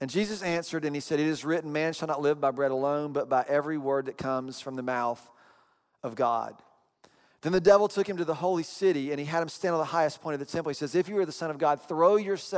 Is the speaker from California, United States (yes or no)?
no; Atlanta, Georgia, United States; And we grew up in Atlanta, so we didn't have the beach besides.